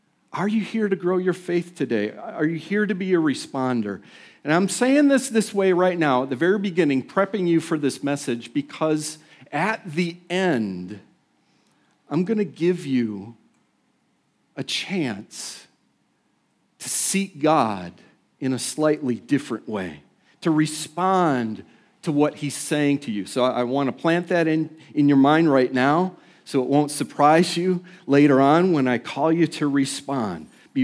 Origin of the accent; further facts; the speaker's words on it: Rockford, Illinois, United States; Diane and I grew up in Rockford, Illinois, and we both attended the same church.